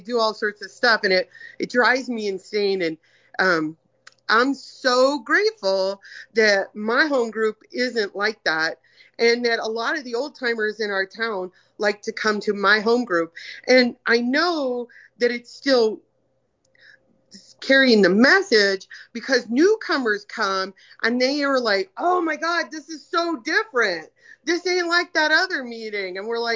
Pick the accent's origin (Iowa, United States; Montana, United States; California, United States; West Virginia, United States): Montana, United States; You know, I'm from Montana, and my home group literally started, my original home group literally started 3 months before I got here.